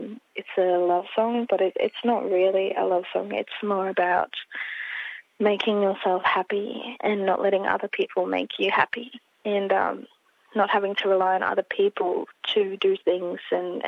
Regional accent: Brisbane, Queensland, Australia; I grew up all over Brisbane. So Dilmia, Tagum, Chermside, yep. Southport, yeah, pretty much everywhere, Camp Hill, I think, yeah.

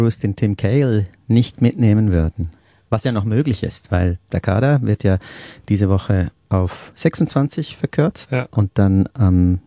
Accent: Melbourne, Victoria, Australia; das bin ich, aus Melbourne ebenfalls

